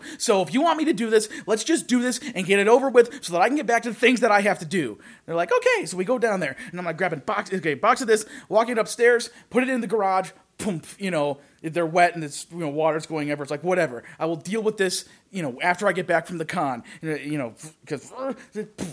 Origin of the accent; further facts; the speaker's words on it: Lake Geneva, Wisconsin, United States; I'm living in a house that I'm renting with my sister near where we grew up in Lake Geneva.